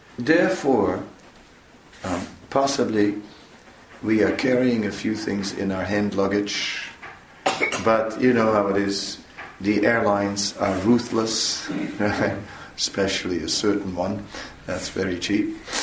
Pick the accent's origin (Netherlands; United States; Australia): Netherlands; I grew up in the Netherlands, and it's sort of a place where also there are a few activities going on